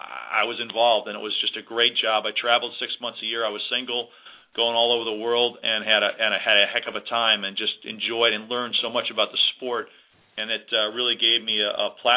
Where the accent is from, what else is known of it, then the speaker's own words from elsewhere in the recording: Chicago, Illinois, United States; also born or lived in New Orleans; And so I moved in May of 1986 from New Orleans back to my home in Chicago, which is terrific.